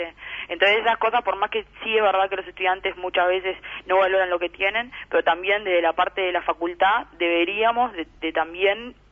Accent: Montevideo, Uruguay; yo soy de Montevideo, para mí irme para allá fue algo, un cambio a nivel personal

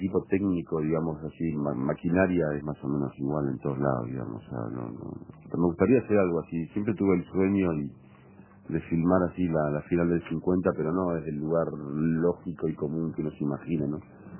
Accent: Uruguay; Yo soy de Peñarol, de chico, y nunca me pregunté por qué. Y soy uruguayo de chico y nunca me pregunté por qué tampoco.

